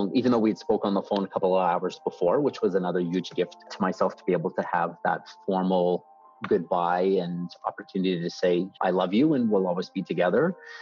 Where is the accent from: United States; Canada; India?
Canada; Nova Scotia; It's a university in my hometown, yes, which is where I went.